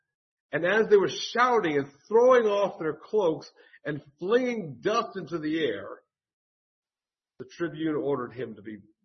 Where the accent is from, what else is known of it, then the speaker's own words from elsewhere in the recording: United States; I didn't understand this when I first saw it because I'm just an American.